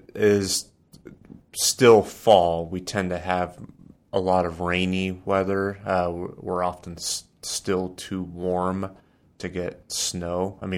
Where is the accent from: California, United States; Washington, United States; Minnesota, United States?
Washington, United States; Vancouver; The strongest tornado in state history occurred in my hometown of Vancouver, Washington